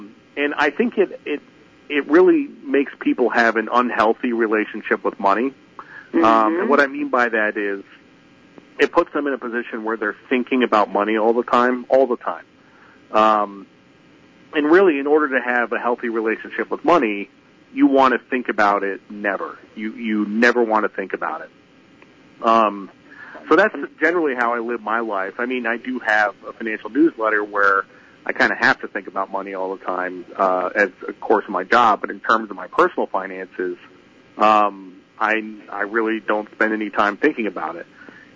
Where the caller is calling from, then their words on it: Myrtle Beach, South Carolina, United States; I'm calling in from Myrtle Beach, South Carolina.